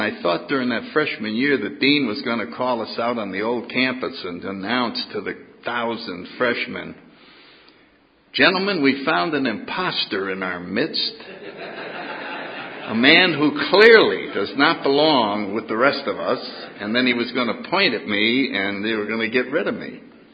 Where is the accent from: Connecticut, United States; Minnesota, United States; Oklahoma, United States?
Connecticut, United States; New Haven; born there; Anyway, I was born in 1931 in New Haven, Connecticut.